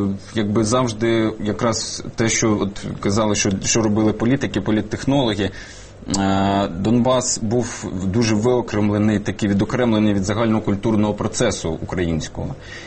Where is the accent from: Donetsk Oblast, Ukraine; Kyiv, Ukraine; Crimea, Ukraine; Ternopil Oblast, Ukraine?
Donetsk Oblast, Ukraine; Donetsk; тому що я сам із Донецька, корінний донеччанин.